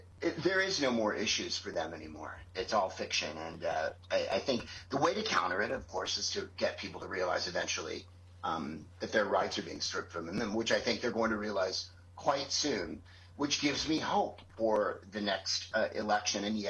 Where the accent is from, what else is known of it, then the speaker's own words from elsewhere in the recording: San Francisco, California, United States; Because I am from San Francisco, and this has been my the dream of my lifetime, to have a woman from San Francisco be president.